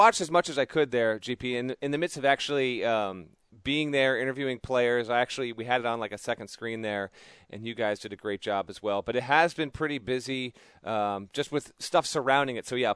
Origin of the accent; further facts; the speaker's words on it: Connecticut, United States; is up here in my home state of Connecticut